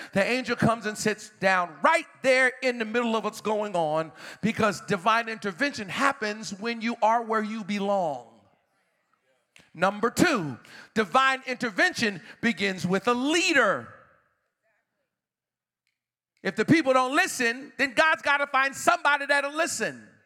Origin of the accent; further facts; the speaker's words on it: Boston, Massachusetts, United States; I grew up in Boston, Massachusetts.